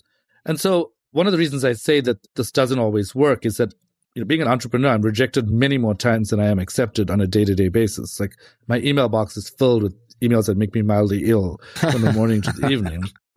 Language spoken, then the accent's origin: English; South Africa; born or raised there